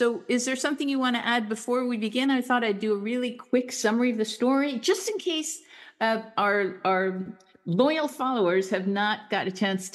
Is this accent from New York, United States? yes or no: yes; New York, United States; now in Valencia, Spain; I'm from New York originally. I like cold weather, which means that I'm not very popular here in Valencia.